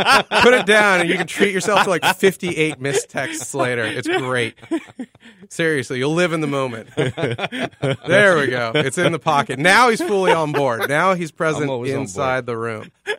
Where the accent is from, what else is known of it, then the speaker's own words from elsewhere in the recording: Haifa, Haifa District, Israel; A little town called Haifa.